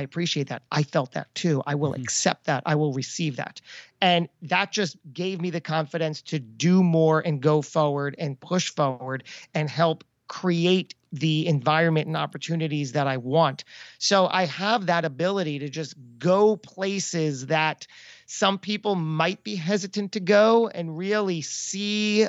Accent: New Jersey, United States; we were just talking outside and we're both from Jersey.

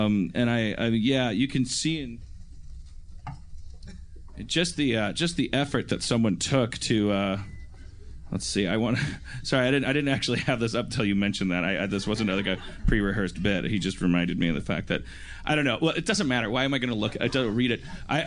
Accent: Midwest, United States; Because I'm from the Midwest, Jeff.

